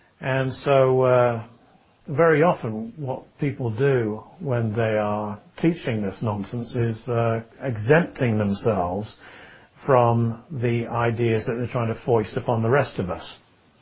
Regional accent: Manchester, North West England, United Kingdom; born there; It's true that I was born in Manchester, England. And it's true that I'm a Christian by the grace of God.

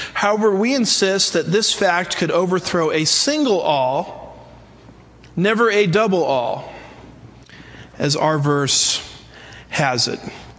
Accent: California, United States; And I'm from California. It took me about 10 years to figure out what they were talking about.

